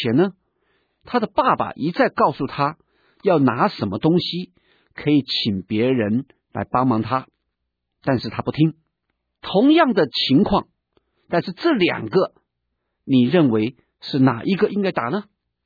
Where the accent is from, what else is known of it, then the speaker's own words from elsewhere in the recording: China; 所以我们中国人说棒下出孝子